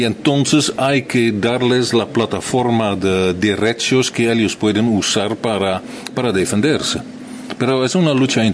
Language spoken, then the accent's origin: Spanish; Netherlands; Spanish is a second language; no solamente en mi tierra, en Holanda, sino también en grandes partes de Brasil